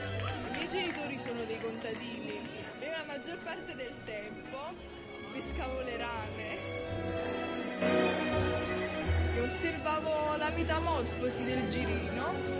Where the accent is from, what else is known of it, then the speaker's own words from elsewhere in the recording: Sarno, Campania, Italy; vengo da Sarno.